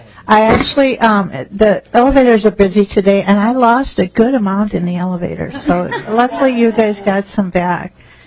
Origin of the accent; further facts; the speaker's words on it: Stillwater, United States; In my school district, I'm from Stillwater, 40% of the kids are involved only in athletics.